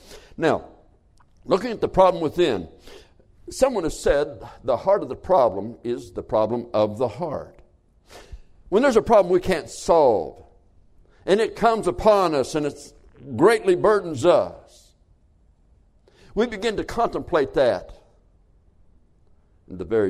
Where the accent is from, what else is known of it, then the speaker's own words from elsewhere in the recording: United States; born there; I did not have a choice in being American. I was born here, but I'm glad I am.